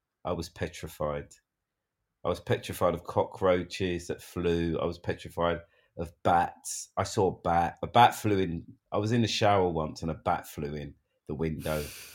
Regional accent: England, United Kingdom; Because I didn't have one relative growing up in England. No aunties, no uncles, no cousins.

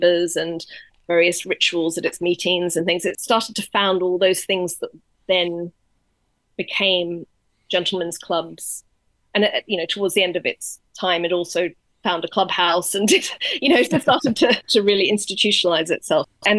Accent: Australia; I'm originally Australian

